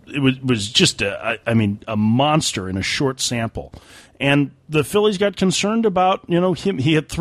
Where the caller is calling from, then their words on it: New Zealand; I'm writing from New Zealand, where baseball has yet to really take off, but where softball and the somewhat comparable game of cricket are both very much a part of growing up and playing sport.